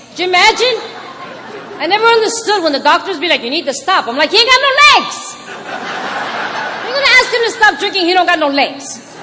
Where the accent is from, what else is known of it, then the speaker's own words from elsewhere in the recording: Puerto Rico; first language Spanish; English is a second language; I got to do it in Spanish for the first time. You know, it's my first language. That was beautiful to tell my story. Oh, we were crying. It was a mess. We're very passionate peoples.